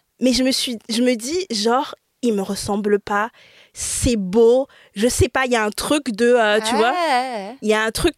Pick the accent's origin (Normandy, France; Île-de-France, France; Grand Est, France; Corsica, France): Île-de-France, France; Alors, j'ai grandi dans le 95, à côté d'Enghien-les-Bains. Je ne veux pas dire la ville spécifique.